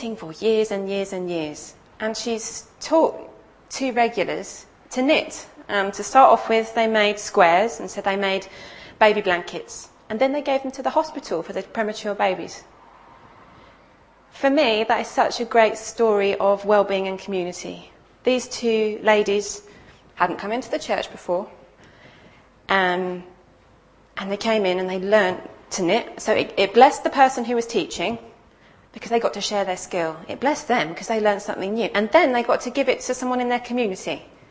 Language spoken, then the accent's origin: English; East of England, United Kingdom; I grew up in Essex, and it's clay soil.